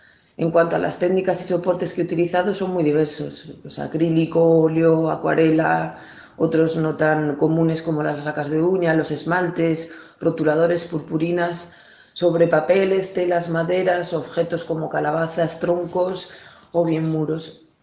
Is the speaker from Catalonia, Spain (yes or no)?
no; Cantabria, Spain; soy cántabra, aunque actualmente resido entre Senegal y España.